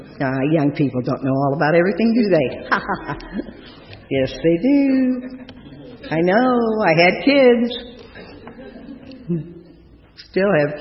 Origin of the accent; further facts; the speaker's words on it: St. Louis, Missouri, United States; I came from St. Louis, and he's from St. Louis.